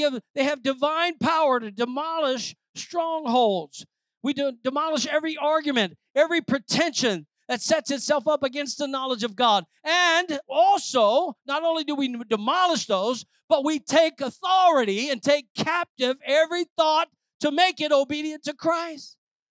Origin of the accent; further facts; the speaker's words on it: Louisiana, United States; I'm a Cajun, a baby of 11. We expressed where everybody could tell. Down in Louisiana, everybody knows your expressions